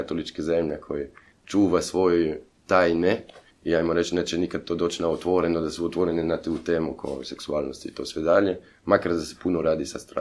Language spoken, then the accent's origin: Croatian; Belgium; Croatian is a second language; moved away as an adult; now in Croatia; ja sam došao iz Belgije, upravo rođen Belgijanac, i ajmo reći to tako, čisti Belgijanac, ono kako možemo to reći. I selio sam se prije 14 godina u Hrvatskoj